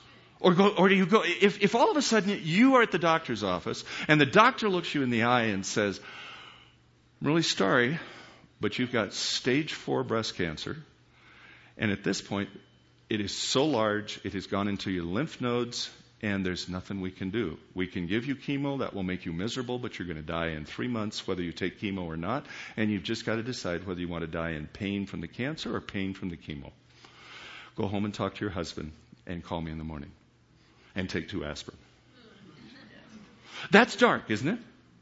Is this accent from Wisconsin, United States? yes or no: no; California, United States; I was raised in California. I know about quaking.